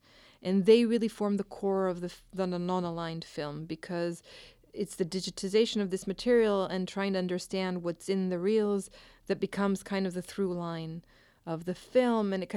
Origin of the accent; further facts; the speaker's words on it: Belgrade, Serbia; English is a second language; the kind of first political shaping of that gathering took place in my hometown. And Belgrade has kind of worn the legacy of being the birth city of the non-aligned movement with great pride when I was a child.